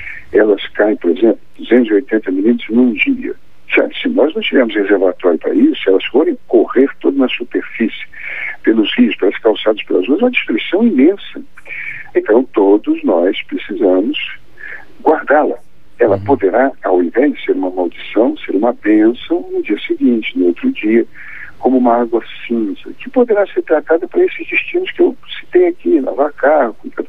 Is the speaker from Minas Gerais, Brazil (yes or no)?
no; Italva, Rio de Janeiro, Brazil; já sou do município de Italva, aqui no norte fluminense.